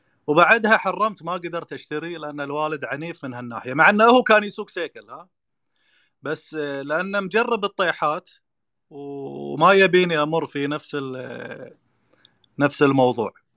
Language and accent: Arabic; Kuwait; أنا طبعاً من مواليد الكويت، مواليد سنة 75، مواليد الكويت. الله يحفظك ويحفظ الجميع. طبعا بدايتي أول سنة مواليد الشرق، بعدين انتقلنا إلى منطقة القادسية.